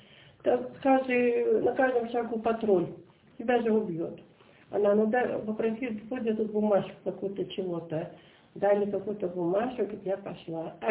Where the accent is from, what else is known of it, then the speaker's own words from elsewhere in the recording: Lyuban, Leningrad Oblast, Russia; Да, я сама из Любани. И конкретно из деревни Бородолина. У нас там был аэродром.